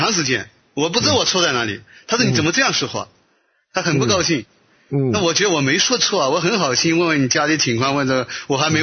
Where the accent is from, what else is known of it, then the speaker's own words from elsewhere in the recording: South China, China; 我是南方人，我有一次到北京去